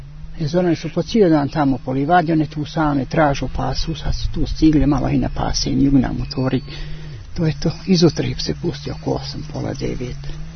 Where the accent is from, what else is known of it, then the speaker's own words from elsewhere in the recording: Sjenica, Šumadija and Western Serbia, Serbia; Ja sam gore rodom iz Pešteri i ja sam gore rođena i sve u Sjenicu. Navikla sam ja na tu klimu.